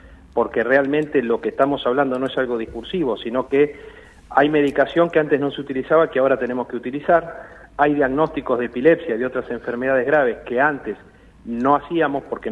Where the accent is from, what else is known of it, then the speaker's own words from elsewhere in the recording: Comodoro Rivadavia, Chubut, Argentina; porque yo soy de Comodoro, entonces conozco esta ciudad, conozco su gente